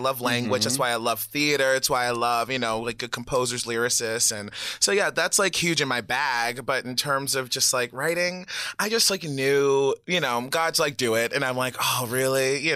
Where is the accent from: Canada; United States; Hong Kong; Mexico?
United States; Baltimore, Maryland; I'm from Baltimore